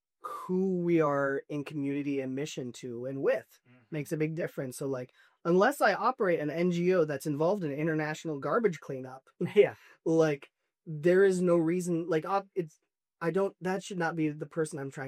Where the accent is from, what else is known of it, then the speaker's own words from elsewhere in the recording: Uganda; where I grew up in Uganda, for example